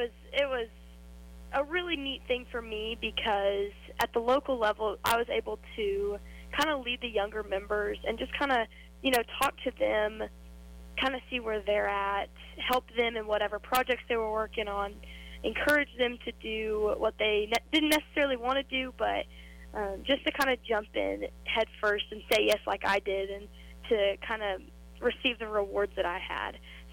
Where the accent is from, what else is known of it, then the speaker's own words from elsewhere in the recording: Chickasha, Oklahoma, United States; I'm originally from the town of Chickasha, Oklahoma.